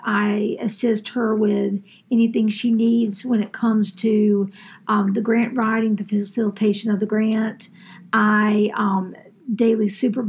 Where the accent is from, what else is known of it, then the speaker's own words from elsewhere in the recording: Clemson, South Carolina, United States; I am from Clemson, South Carolina.